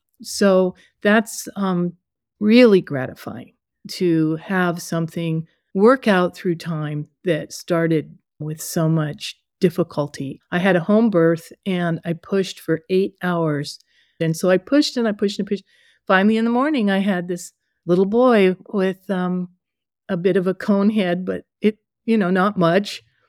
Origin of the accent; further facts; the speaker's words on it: California, United States; she's from Wyoming and I'm from California.